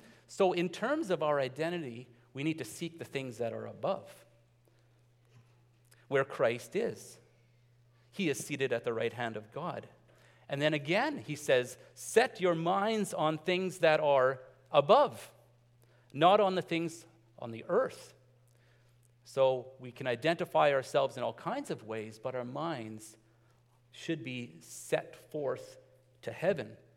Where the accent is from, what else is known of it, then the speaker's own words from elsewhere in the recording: Steinbach, Manitoba, Canada; Like I said, well, I'm from here. I'm from Steinbach area.